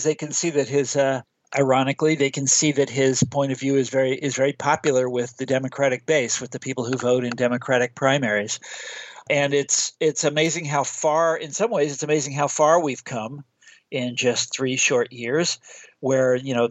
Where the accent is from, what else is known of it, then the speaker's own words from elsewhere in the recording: Midwest, United States; I'm from the Midwest.